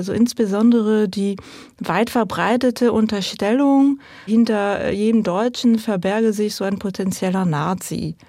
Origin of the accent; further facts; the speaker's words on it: Île-de-France, France; also born or lived in Strasbourg; Ich bin nur dort geboren, aber aufgewachsen bin ich in der Pariser Umgebung.